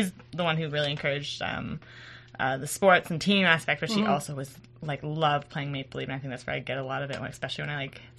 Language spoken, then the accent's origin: English; Victoria, British Columbia, Canada; now in Ontario; I'm from Victoria, BC.